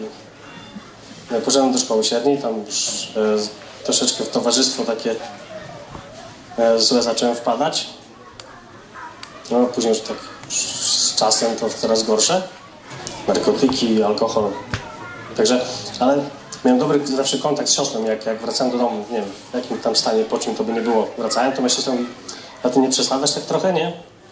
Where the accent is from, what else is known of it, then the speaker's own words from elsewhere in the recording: Grodzisk Mazowiecki, Masovian Voivodeship, Poland; z Grodziska Mazowieckiego pochodzę. Wychowałem się w takiej katolickiej rodzinie. Ze strony mamy takiej bardzo, bardzo, nawet bardzo katolickiej.